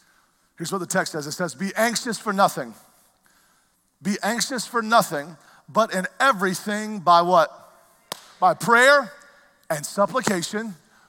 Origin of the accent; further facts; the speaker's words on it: the South, United States; I barely speak English, so I grew up in the South. So I barely speak it correctly.